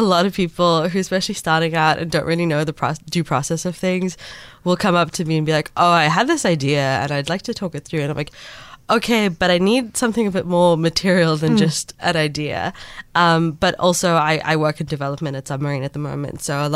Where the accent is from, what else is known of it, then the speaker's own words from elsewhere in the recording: Cape Town, Western Cape, South Africa; I born and bred in Cape Town, lived in Claremont, then Rondebosch for most of my years. Went to school in the area and then also then studied at UCT.